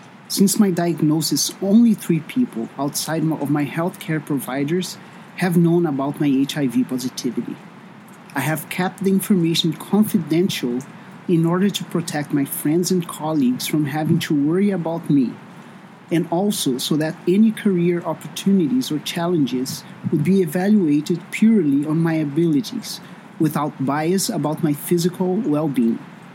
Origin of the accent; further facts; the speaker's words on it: Canada; I am known as a Canadian, and I proudly share the values of this country.